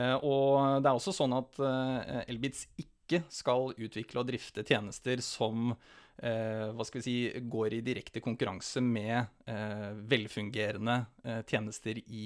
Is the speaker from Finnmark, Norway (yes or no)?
yes; Finnmark, Norway; also born or lived in Vadsø; Ja, født og oppvokst i Finnmark. Jeg bodde i Vadsø i 13 år.